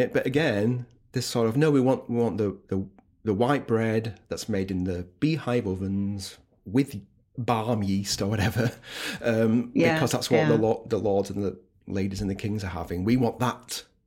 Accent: Yorkshire and the Humber, United Kingdom; now in Manchester, United Kingdom; yes, but I'm from Yorkshire.

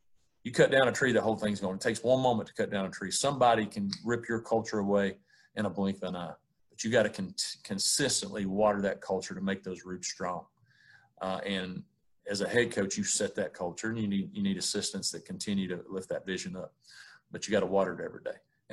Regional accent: Tennessee, United States; I grew up in East Tennessee on a farm with my grandparents that had, it was their farm, and we lived at the bottom of it.

